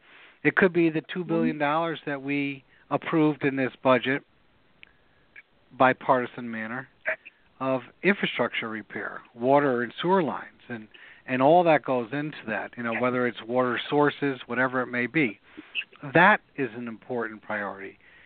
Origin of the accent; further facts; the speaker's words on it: Cohoes, New York, United States; whether it's at the local level of my hometown of Cohoes or Albany, right up to the county level, and definitely at the state level.